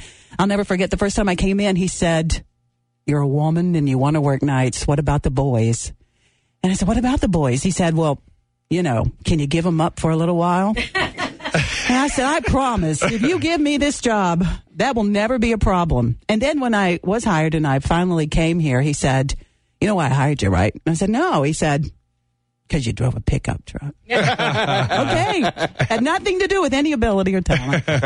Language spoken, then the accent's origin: English; West Virginia, United States; First time I met Bobby, of course, I was from West Virginia.